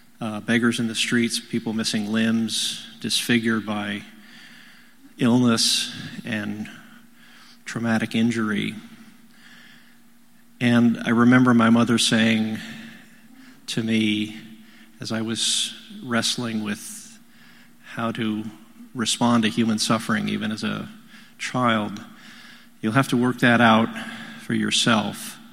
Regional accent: Seoul, South Korea; I grew up in Seoul, South Korea, in the aftermath of the Korean War. My father and mother were Presbyterian missionaries

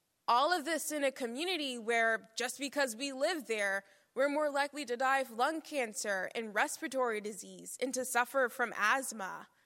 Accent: Curtis Bay, Maryland, United States; born there; I was born in Curtis Bay, born into a fight for my life. I was born in Curtis Bay where I was facing the suffering and crushing weight of poverty on a daily basis

